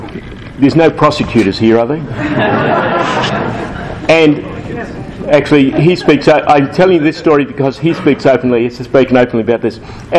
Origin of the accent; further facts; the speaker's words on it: Australia; I'm Irish Catholic, from Australia obviously, but Irish Catholic.